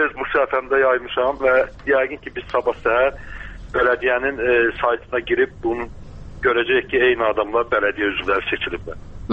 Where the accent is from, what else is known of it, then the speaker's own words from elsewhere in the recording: Aşağı Tala, Zaqatala District, Azerbaijan; mənim doğma kəndim olan doldum, boya başa çatdığım Aşağı Tala kəndində